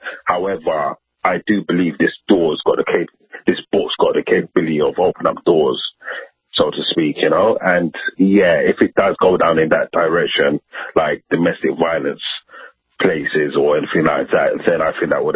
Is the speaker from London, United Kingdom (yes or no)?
yes; London, United Kingdom; I was brought up in Northwest London, so I know a lot of the corner roads, things like that.